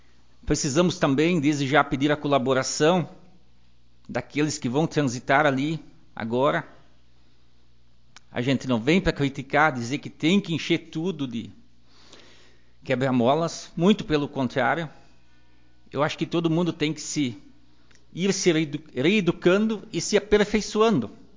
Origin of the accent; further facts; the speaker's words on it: Palmas, Brazil; Venho de Palmas, a nossa angústia também é relativa à creche, relativas a um pouco de asfalto.